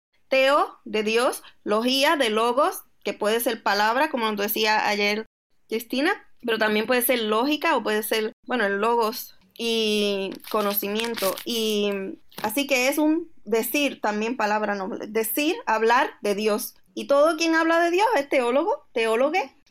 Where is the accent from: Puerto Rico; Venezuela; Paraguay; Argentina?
Puerto Rico; yo me crié en Puerto Rico en una iglesia presbiteriana